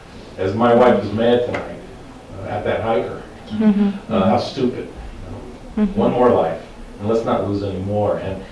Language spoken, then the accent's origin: English; Brooklyn, New York, United States; Well, one, I grew up in Brooklyn, New York, and a tree does grow in Brooklyn.